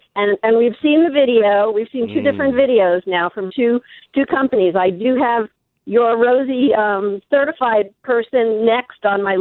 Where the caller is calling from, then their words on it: Sahuarita, Arizona, United States